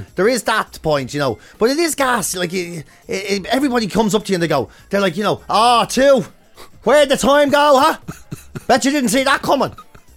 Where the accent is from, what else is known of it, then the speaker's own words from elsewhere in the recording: Ireland; So, I'm Irish.